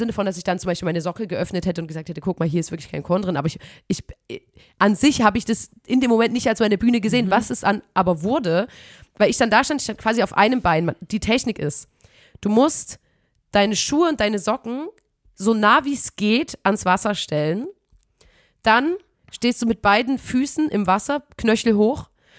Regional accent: East Germany, Germany; Und ich weiß, ich komme ja aus dem Osten

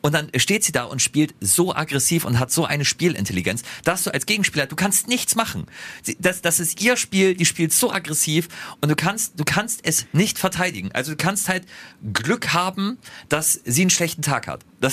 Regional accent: Lunestedt, Lower Saxony, Germany; aus Lunestedt, aus meiner alten Heimat

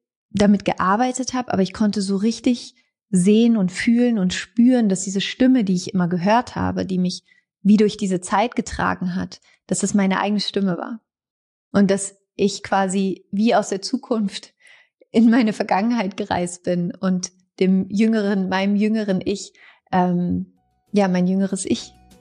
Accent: Überlingen, Baden-Württemberg, Germany; born there; Und ich bin in Überling geboren.

